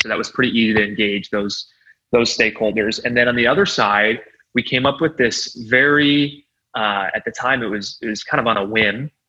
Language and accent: English; Chicago, Illinois, United States; and I grew up in Chicago.